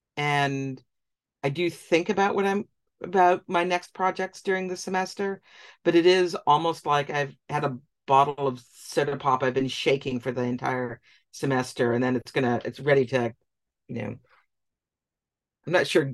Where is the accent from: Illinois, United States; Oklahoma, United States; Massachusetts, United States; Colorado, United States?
Massachusetts, United States; Boston; I grew up in Boston. I went to Fenway Park as a kid and I lived in that neighborhood.